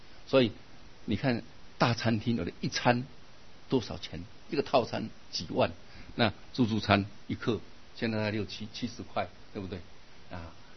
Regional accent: Malaysia; 它是我们马来西亚人的中文啊，看来文法好像有点不一样啊

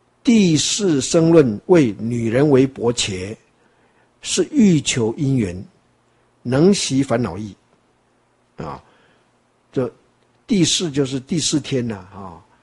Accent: Taiwan; 那我们台湾话说天公伯啊

